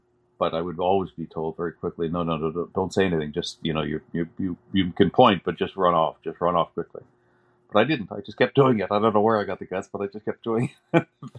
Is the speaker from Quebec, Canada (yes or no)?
yes; Montreal, Quebec, Canada; I started out as an extra in where I grew up in Montreal. So in the 80s, when I was growing up